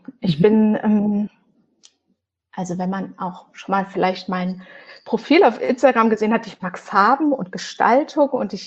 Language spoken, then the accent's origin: German; Krefeld, North Rhine-Westphalia, Germany; Ich komme aus Krefeld und bin da Grundschullehrerin an einer recht kleinen Grundschule